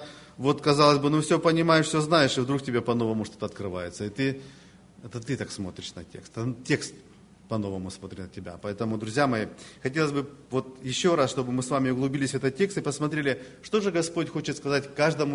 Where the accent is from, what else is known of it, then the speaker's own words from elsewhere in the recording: Donetsk, Donetsk Oblast, Ukraine; У нас тоже как-то было крещение в Донецке, откуда я сам родом, из Украины.